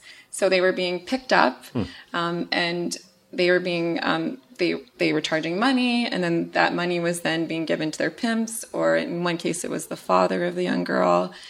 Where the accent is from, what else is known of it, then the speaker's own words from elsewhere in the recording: Winnipeg, Manitoba, Canada; it was also happening in my hometown and actually literally in my backyard in Winnipeg